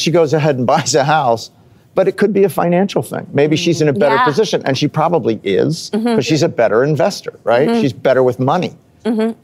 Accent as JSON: {"language": "English", "region": "New Jersey", "country": "United States", "said": "I'm from New Jersey."}